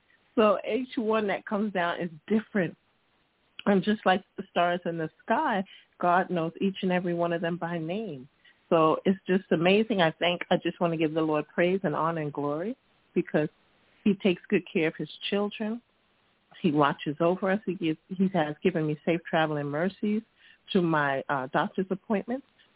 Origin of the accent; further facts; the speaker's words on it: Pennsylvania, United States; I know I'm … from Pennsylvania, but in Pennsylvania, I just wanted to say it snowed over here.